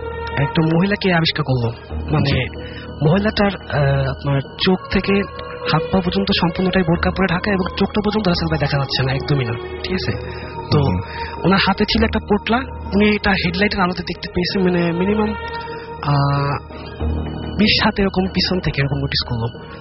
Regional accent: Khulna, Khulna Division, Bangladesh; now in Dhaka, Bangladesh; আমার home town খুলনাতে, আমি এসেছি ঢাকা বসুন্ধরা ব্লক থেকে।

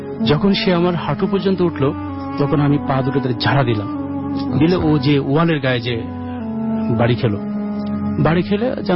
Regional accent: Jessore, Khulna Division, Bangladesh; now in Dhaka, Bangladesh; আমি যশোরে, আমার বাড়ি যশোরের শাসা থানা, গ্রামের নাম লক্ষণপুর।

